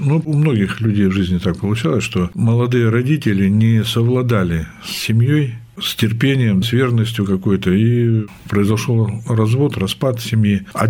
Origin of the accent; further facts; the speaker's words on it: Russia; Я вырос на Ангаре, и самый мой любимый запах – это вот вы прямо вот угадали.